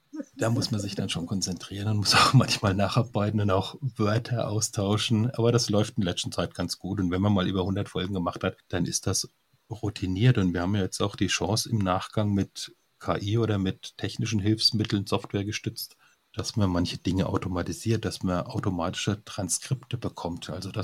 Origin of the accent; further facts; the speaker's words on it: Germany; Ich komme aus Deutschland und in der Nähe von Mannheim oder Saarbrücken auf der Höhe.